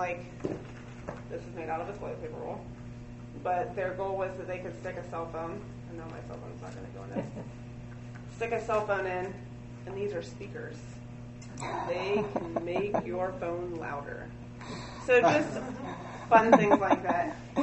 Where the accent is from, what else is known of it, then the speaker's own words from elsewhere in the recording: Marysville, United States; I'm from Marysville. My parents are from Marysville. My grandparents are from Marysville.